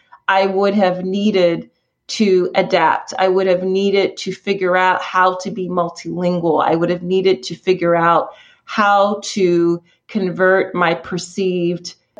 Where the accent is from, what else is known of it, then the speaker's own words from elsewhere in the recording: Philadelphia, Pennsylvania, United States; So I grew up in Philly, a real urban kid.